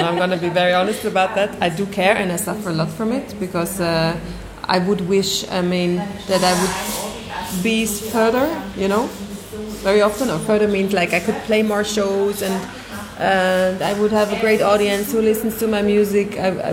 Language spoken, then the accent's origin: English; Palestine; it's true, we come from Palestine.